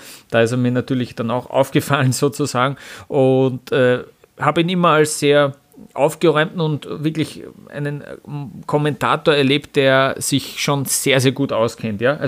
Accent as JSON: {"language": "German", "country": "Austria", "said": "als Österreicher schaut man die Rennen natürlich im ORF"}